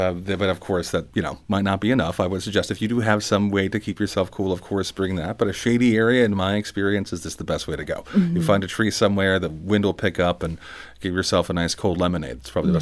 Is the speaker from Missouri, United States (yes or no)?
yes; St. Louis, Missouri, United States; I'm from the St. Louis area, but I moved around in my youth. When I came back to St. Louis City about 20 years ago